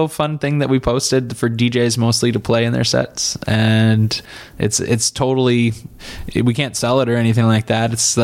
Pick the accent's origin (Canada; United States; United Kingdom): Canada; And I'm from Canada.